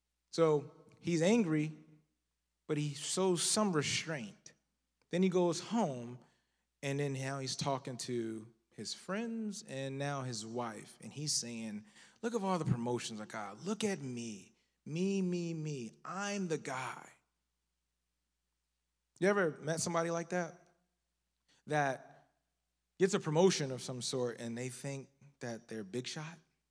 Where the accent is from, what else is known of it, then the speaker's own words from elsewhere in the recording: Philadelphia, Pennsylvania, United States; But I'm from Philly, so I'm a big 76ers fan.